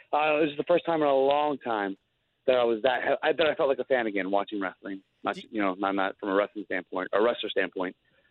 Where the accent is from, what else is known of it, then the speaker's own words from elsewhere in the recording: Chico, California, United States; no, it should be 530 because I'm from Chico